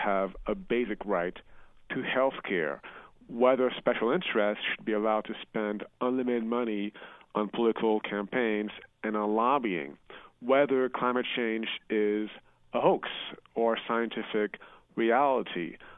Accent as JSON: {"language": "English", "town": "Paris", "region": "Île-de-France", "country": "France", "tie": "born or raised there", "also_born_or_lived": "Nairobi, Kenya", "moved": "as an adult", "lives_now": "United States", "said": "after being born in Nairobi, I grew up in Paris before moving to the U.S. For college, going from Paris, France, not to Paris, Texas, but to Houston, Texas, to attend college."}